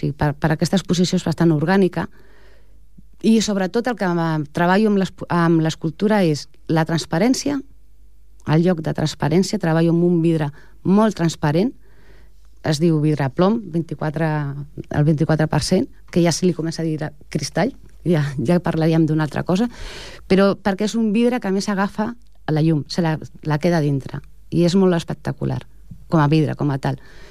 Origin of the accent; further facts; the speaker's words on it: Ripollet, Catalonia, Spain; molt arrelada a Ripollet, evidentment, perquè soc de Ripollet